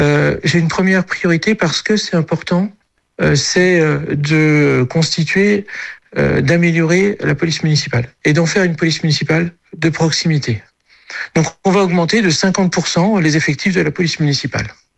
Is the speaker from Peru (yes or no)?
no; South-West, France; Chez moi, on dirait que c'est les promesses de Gascon, mais je suis du Sud-Ouest.